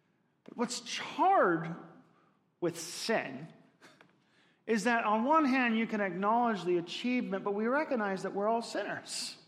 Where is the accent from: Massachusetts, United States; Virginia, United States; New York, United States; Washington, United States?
Washington, United States; Spokane; also born or lived in Dallas; I grew up in Spokane, and my first experience to recognize the diversity in our culture and our nation was when I moved down to Dallas.